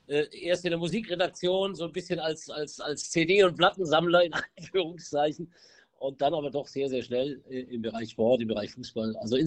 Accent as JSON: {"language": "German", "town": "Mühlacker", "region": "Baden-Württemberg", "country": "Germany", "tie": "born or raised there", "also_born_or_lived": "Pforzheim", "said": "Ich bin in Pforzheim geboren, dann bin ich in in einem Kaff 9 Kilometer von Pforzheim entfernt aufgewachsen. In diesem Kaff, das hieß Mühlacker Enzberg, gibt es einen Grenzstein, der sozusagen Baden und Württemberg trennt."}